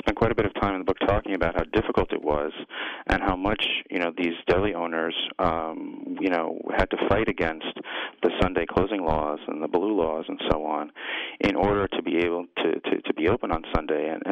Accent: New York, United States; moved, like, to where I grew up on Long Island

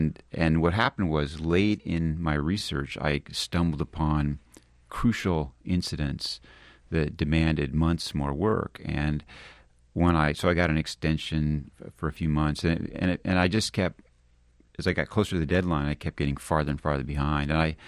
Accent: Oregon, United States; I grew up in Oregon, which is a Pac-10 school, Oregon State University.

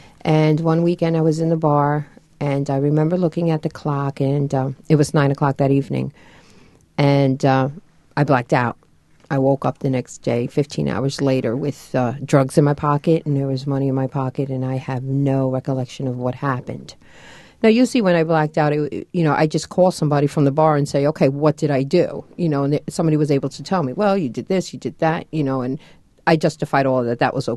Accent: Long Island, New York, United States; Well, in my house, I grew up in Long Island, and both my parents are very loving and very protective

